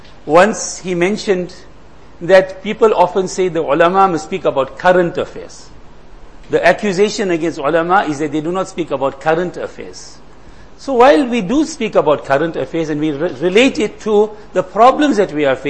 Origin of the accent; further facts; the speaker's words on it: South Africa; there are great lessons for us to learn as South African Muslims, as a minority.